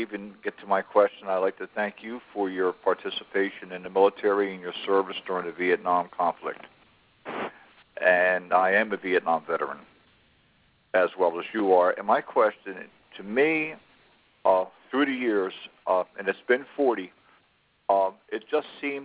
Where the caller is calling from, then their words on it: Ewing, New Jersey, United States; Ewing, New Jersey.